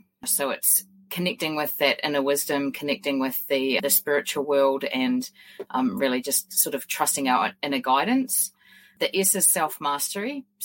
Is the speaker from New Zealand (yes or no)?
yes; New Zealand; I'm a New Zealander